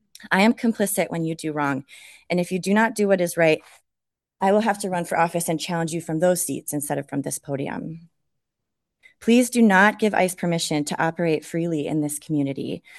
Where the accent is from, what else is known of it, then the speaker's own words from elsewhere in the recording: Corning, New York, United States; I am a constituent from Corning, New York.